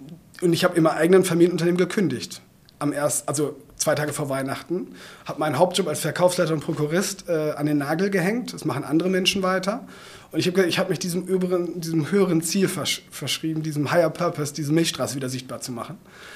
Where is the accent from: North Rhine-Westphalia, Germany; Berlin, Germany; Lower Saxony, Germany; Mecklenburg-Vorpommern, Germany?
North Rhine-Westphalia, Germany; Bünde; vor 70 Jahren hat mein Uropa in Bünde, Westfalen, wo ich herkomme, Glühbirnen repariert.